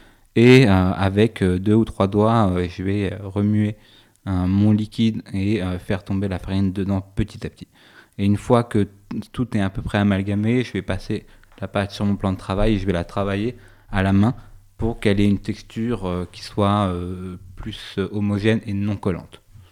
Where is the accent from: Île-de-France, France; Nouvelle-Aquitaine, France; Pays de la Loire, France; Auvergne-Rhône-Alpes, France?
Nouvelle-Aquitaine, France; Moi, chez moi, dans le Poitou, on mange du chou farci.